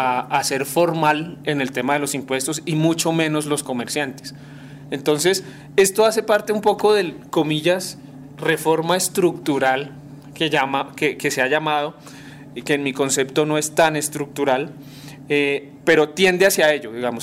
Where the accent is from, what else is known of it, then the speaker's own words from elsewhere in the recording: Colombia; y ahí los que vamos a pagar las consecuencias somos los colombianos